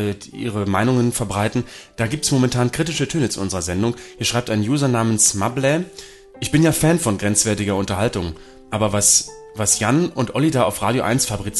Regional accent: Cologne, North Rhine-Westphalia, Germany; Und die sitzt jetzt hier übrigens gar nicht weit weg von meiner Heimat in Köln

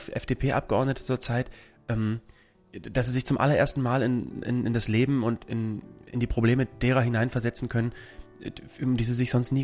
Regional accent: Germany; Wir Deutschen sind so unzufrieden.

